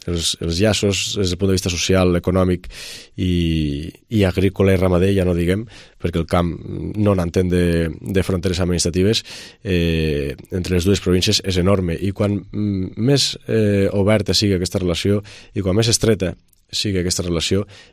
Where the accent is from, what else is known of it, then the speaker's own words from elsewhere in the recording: Pontons, Catalonia, Spain; a Pontons, al meu poble.